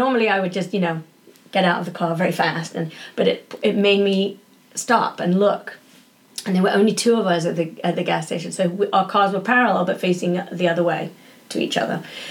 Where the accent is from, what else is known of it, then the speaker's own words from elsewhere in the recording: Leeds, Yorkshire and the Humber, United Kingdom; So I grew up in Leeds, which is a really beautiful town in the north of England, in a region called Yorkshire.